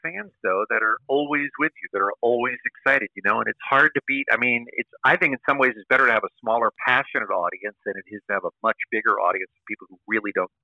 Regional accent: London, United Kingdom; also born or lived in United States; I'm a British-born citizen, and wanted to come back home. I consider London my home. This is where I was born. I lived here twice as a youth, and I'm so happy to be back.

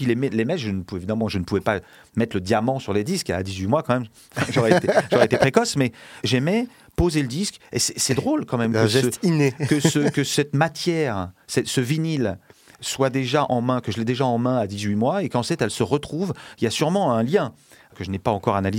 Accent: Paris, Île-de-France, France; born there; le quartier dans lequel je suis né, dans le Marais

